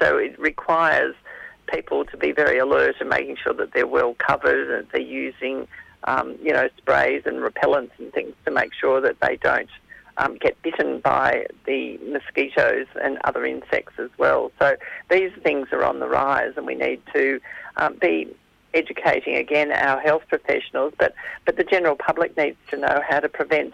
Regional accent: Canberra, Australian Capital Territory, Australia; Yes, and we experienced here in Canberra. I'm from Canberra

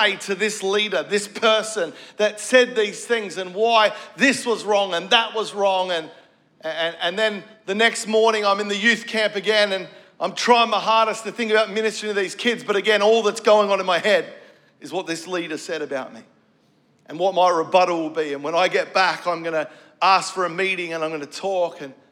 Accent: Melbourne, Victoria, Australia; because I grew up here in Melbourne.

